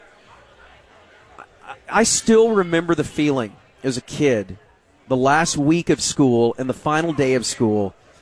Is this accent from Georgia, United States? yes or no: no; Arlington, Texas, United States; growing up in Arlington, we had the, so you would take a Dr. Pepper can up to Six Flags